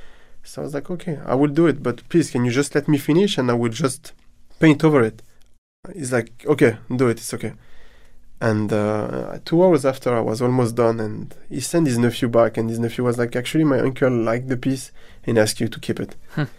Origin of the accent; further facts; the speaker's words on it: Gabès, Gabès Governorate, Tunisia; my hometown of Gabès in south of Tunisia